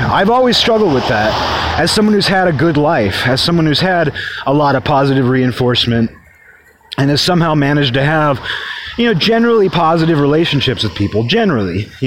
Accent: New York, United States; I'm from New York. In New York, we just tell it like it is.

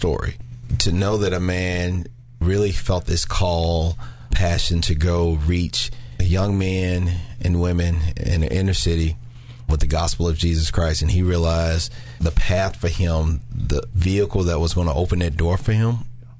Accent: Hughes, United States; So I grew up in a mixed family.

